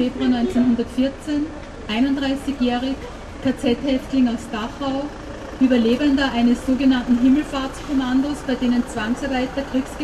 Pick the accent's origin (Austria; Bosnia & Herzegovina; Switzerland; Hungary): Austria; Salzburg; der zweite meine Heimatstadt Salzburg